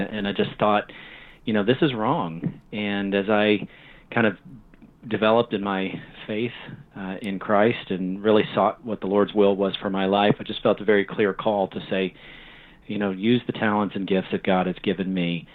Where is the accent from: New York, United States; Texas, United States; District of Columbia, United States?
Texas, United States; when we were growing up in East Texas at the time, my parents were homeschooling my sister and I.